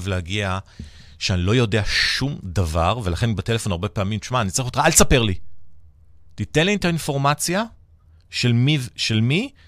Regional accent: Nigeria; now in Israel; אני נולדתי וגדלתי באפריקה

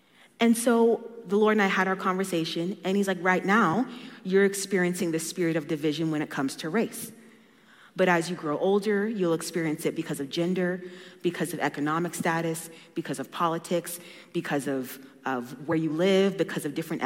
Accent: Colorado Springs, Colorado, United States; I grew up here in Colorado Springs, born and raised here.

